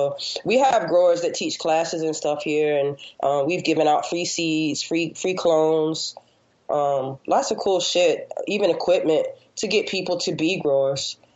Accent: Virginia, United States; and where I'm from Virginia, but not the rural part, like Appalachia and all those stuff.

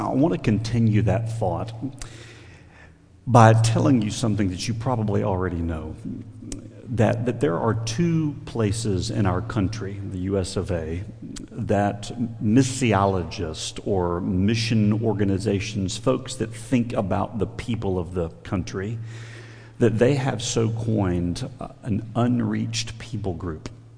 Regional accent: Coats, North Carolina, United States; We are from Raleigh, North Carolina. That's about 700 miles down I-95 south. So Coates, North Carolina, just south of Raleigh, Raleigh-Durham area.

